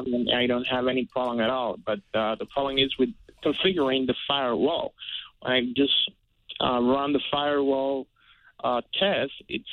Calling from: San Juan, Puerto Rico; I'm calling from San Juan, Puerto Rico.

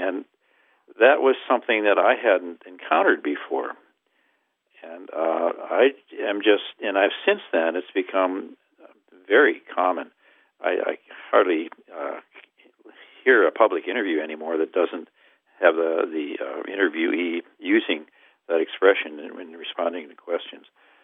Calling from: University Park, Maryland, United States; I'm calling from University Park, Maryland, a D.C. suburb.

